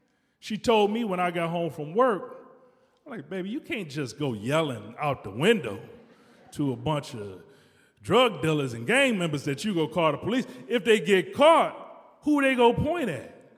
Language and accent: English; Detroit, Michigan, United States; I grew up in Detroit in the 80s, crack era.